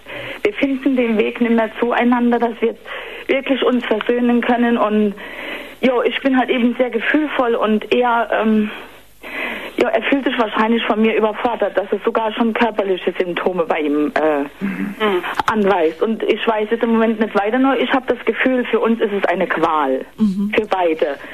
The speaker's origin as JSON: {"language": "German", "town": "Bundenbach", "region": "Rhineland-Palatinate", "country": "Germany", "said": "Ich komme aus Bundenbach, dem Hunsrück."}